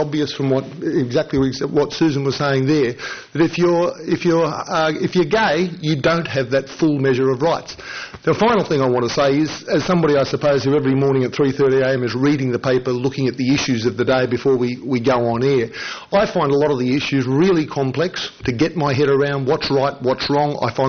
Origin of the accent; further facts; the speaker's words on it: Australia; I am, you are, we are Australian.